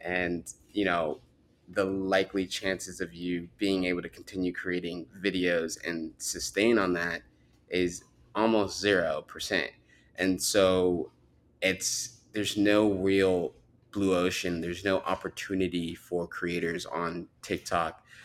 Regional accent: United States; accent: American; I have an American accent, so mind you, it's as different as like an Australian going to New York, you know, with the accent.

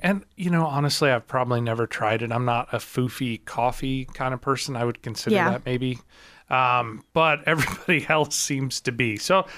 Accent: Marionville, Missouri, United States; Of course, I grew up in Marionville, and there's an Apple Market there as well.

